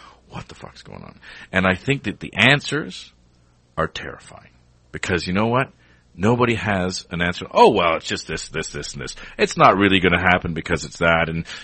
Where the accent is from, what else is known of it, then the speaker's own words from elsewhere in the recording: Canada; I'm Canadian, by the way.